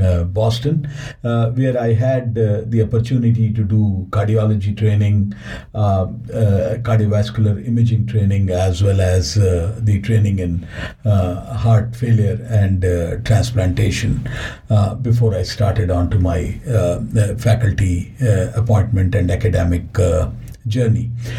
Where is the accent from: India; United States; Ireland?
India; moved away as an adult; As you know, I was born and brought up in India